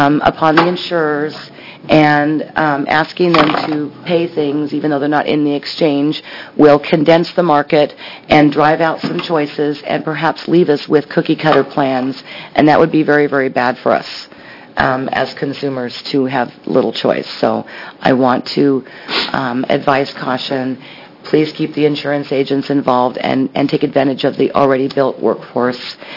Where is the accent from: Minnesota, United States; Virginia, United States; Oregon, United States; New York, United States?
Oregon, United States; Oregon City; I do own a small business. I am from Oregon City